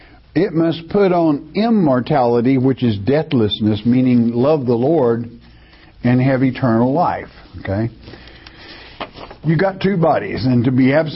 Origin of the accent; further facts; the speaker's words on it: United States; Because I'm an American. And because I know my fellow citizens.